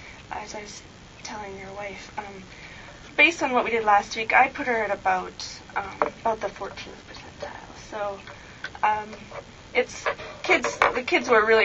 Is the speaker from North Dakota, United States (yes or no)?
yes; North Dakota, United States; I come from North Dakota where our vowels are a little bit different than they are in California.